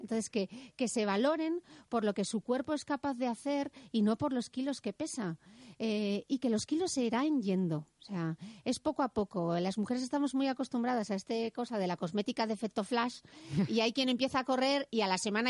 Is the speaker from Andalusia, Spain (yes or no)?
no; Asturias, Spain; Bueno, yo soy de Asturias, tenemos ese tipo de clima.